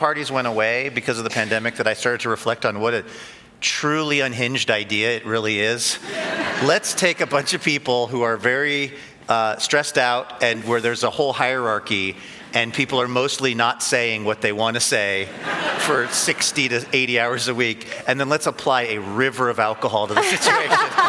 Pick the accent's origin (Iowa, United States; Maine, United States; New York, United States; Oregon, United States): Oregon, United States; Portland; a company that's popular in the Northwest where I'm from. I'm from Portland, Oregon now.